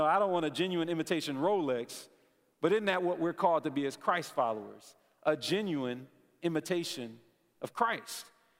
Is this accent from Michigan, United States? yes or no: yes; Detroit, Michigan, United States; instead of watching my hometown Detroit Lions lose another football game